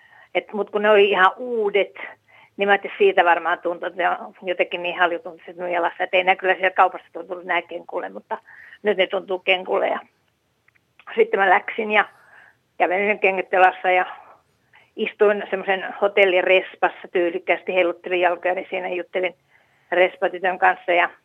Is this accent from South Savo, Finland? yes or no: yes; South Savo, Finland; kun mä oon Etelä-Savosta, niin kuin Mikkeli onkin Etelä-Savo.